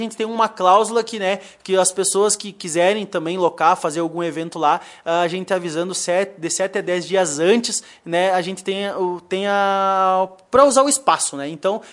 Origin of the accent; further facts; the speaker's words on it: Santiago, Rio Grande do Sul, Brazil; now in Lagoa Vermelha, Brazil; Então, eu não nasci em Lagoa, eu sou de Santiago, do Boqueirão, né? Então, terra da mulher bonita e do homem bem bom.